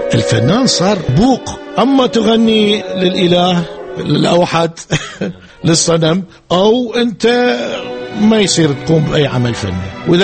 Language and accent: Arabic; Iraq; moved away; كل الأحلام اللي كان عندنا بالعراق انعدمت، يعني انحطت على حائط وعدموها، إعدام بالرصاص، لبيان بالرصاص. فلازم تتواصل الحياة، غير تعيش أحلام جديدة بسيطة بالمهجر